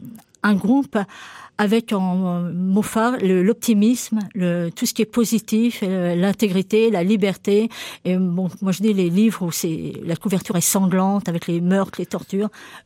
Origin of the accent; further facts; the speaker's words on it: Normandy, France; la Normandie. Je suis normande, donc c'était plaisant de parler aussi de son pays.